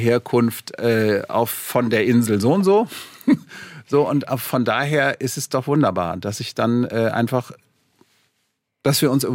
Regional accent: Cologne, North Rhine-Westphalia, Germany; kann man nicht verleugnen, wo man herkommt. Ich komme aus Köln.

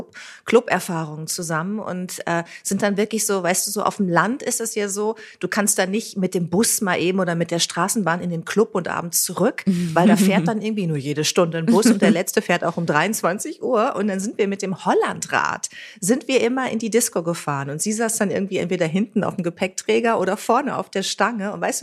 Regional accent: Bad Lippspringe, North Rhine-Westphalia, Germany; Also wir sind ja in Bad Lippspringer aufgewachsen, Monika und ich zusammen und in Paderborn zur Schule gegangen beide.

